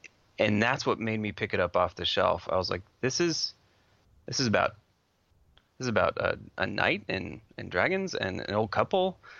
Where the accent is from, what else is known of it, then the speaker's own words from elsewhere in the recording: Washington, United States; These two work really well together, especially since I'm from Washington.